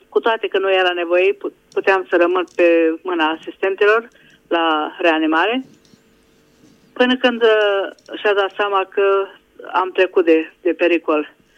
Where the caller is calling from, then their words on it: Budapest, Hungary; din Budapesta.